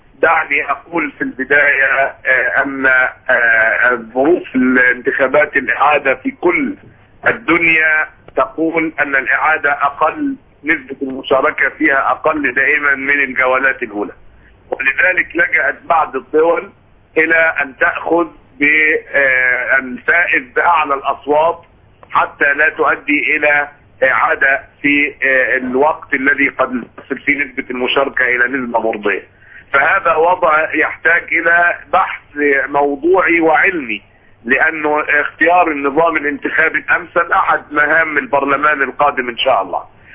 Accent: Egypt

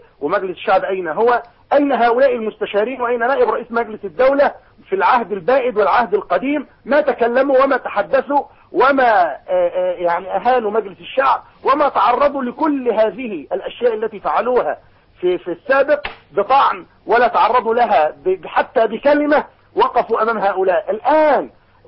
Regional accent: Asyut Governorate, Egypt; انا من اسيوط.

